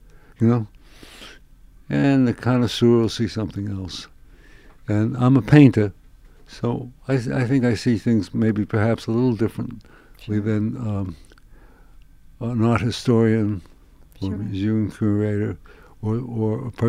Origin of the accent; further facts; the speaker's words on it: Queens, New York, United States; And I came from Queens, where they did a halftime Lindy Hop. And you could dance only from people from Queens, some parts of Manhattan and Harlem.